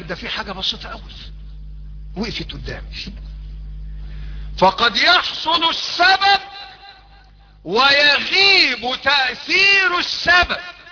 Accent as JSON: {"language": "Arabic", "country": "Egypt", "said": "اللهم اجعل بلدنا مصر بلد امن وامان ورخاء واستقرار"}